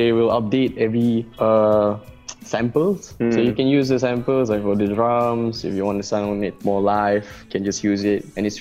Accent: Kuching, Sarawak, Malaysia; moved away as an adult; now in Kuala Lumpur, Malaysia; I'm originally from Kuching, so I went to KL like 5 years ago.

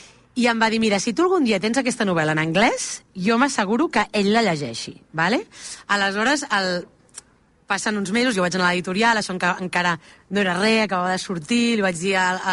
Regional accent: Barcelona, Catalonia, Spain; soc de Barcelona, tal.

